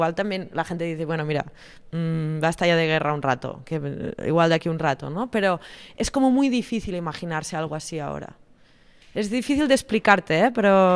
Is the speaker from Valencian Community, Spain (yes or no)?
no; Figueres, Catalonia, Spain; Yo soy de Figueras, que es un pueblo en el norte